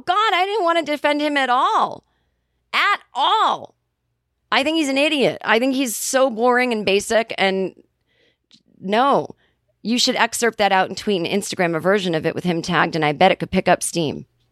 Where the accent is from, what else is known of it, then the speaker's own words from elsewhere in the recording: Kentucky, United States; I'm from Kentucky. I grew up with the word toboggan, meaning a knitted hat one would wear in the winter